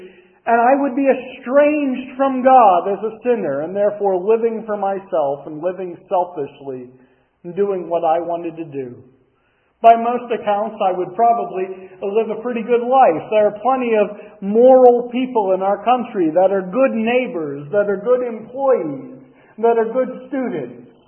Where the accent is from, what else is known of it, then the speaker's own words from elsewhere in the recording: Reading, Pennsylvania, United States; I'm 33 years old. I hail from Reading, Pennsylvania. If you've ever played Monopoly, the Reading Railroad, that's us. So, not me personally, but that's the town.